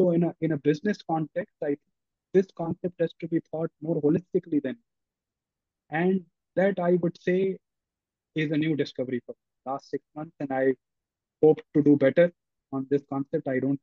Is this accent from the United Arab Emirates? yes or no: yes; Dubai, United Arab Emirates; And growing up in Dubai, I ended up being very good friends with a gentleman who was half Pakistani, half Brit